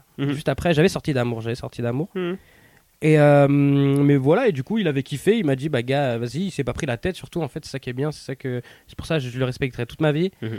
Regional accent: Italy; Moi, je suis italien, comme tu dis, donc les Italiens sont quand même vachement croyants.

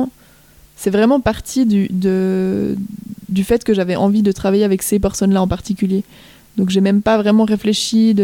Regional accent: Fribourg, Switzerland; Donc moi je viens de Fribourg. Et c'est vrai qu'à Fribourg, on a une tradition chorale assez forte.

